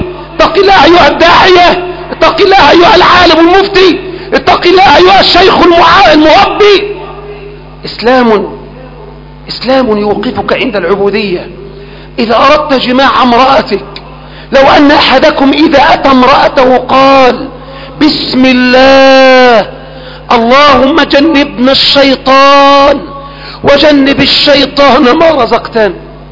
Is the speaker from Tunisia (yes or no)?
no; Egypt; أن ينقذ بلدنا مصر وسائر بلدان